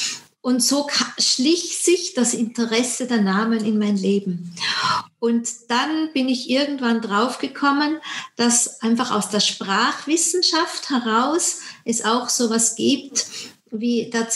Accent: Austria; Ja, also ich komme aus Österreich

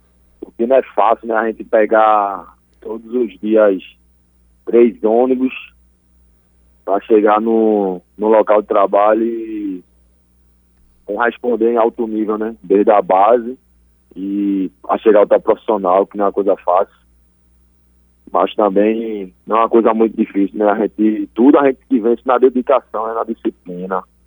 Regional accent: Cajueiro Seco, Pernambuco, Brazil; Que eu sou de Cajueiro Seco, né, mas é colado Cajueiro Seco e Prazeres, então não tem muita diferença.

